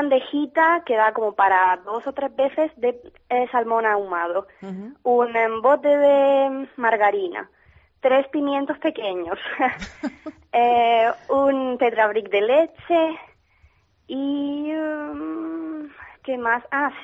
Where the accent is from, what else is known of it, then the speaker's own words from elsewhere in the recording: Cartagena, Region of Murcia, Spain; now in Helsinki, Finland; Además, yo soy de Cartagena, y el invierno allí son 16 grados.